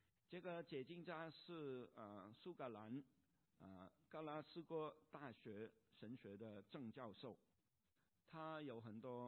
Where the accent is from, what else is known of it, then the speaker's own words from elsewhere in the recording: Hong Kong; 使我可以明白我们香港人叫打工仔